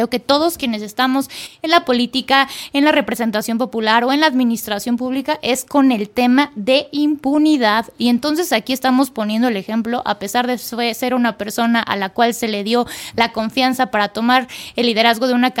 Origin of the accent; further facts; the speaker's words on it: Mexico; como mexicanas y mexicanos debemos de erradicar esas prácticas de la política.